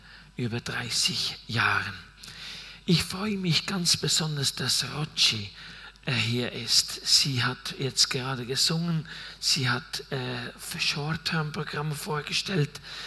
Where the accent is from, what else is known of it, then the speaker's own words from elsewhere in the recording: Basel-Landschaft, Switzerland; moved away; also born or lived in Chile / Argentina; Ursprünglich komme ich aus dem Kanton Basel-Land und bin dort im Kreise eine Familie aufgewachsen mit 5 anderen Geschwistern, mit Vater und Mutter. Und dann sind wir 10 Jahre in Chile gewesen und 16 Jahre in Argentinien.